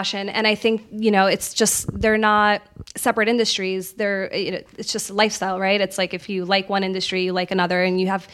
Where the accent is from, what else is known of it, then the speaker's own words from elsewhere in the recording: Queens, New York, United States; I moved to the city when I'm from Queens originally. I moved to the city when I was 17 and I just got into trouble.